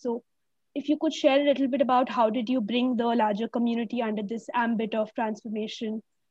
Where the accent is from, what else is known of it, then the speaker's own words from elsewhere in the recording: India; I'm from India and corruption is pretty rampant there.